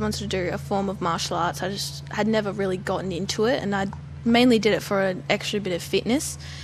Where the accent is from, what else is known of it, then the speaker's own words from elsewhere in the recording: Bunbury, Western Australia, Australia; from Bunbury